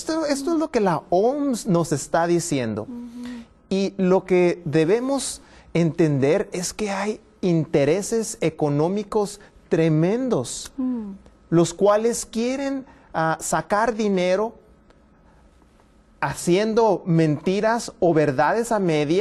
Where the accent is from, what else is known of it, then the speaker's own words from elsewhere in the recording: northern Mexico, Mexico; Yo nací, de hecho, en la capital de México, pero crecí en el norte de México.